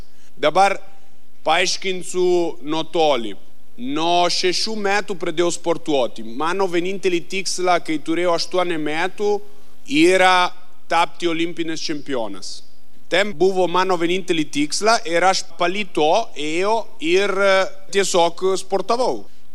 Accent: northern Italy, Italy; born there; Lithuanian is a second language; moved away; Aš esu italas, gimau šiaurė Italiją, kalnuose.

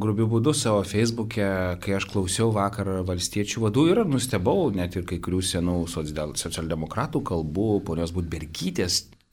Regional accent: Vilnius, Vilnius County, Lithuania; aš iš Vilniaus, aš žinau, kas tai yra.

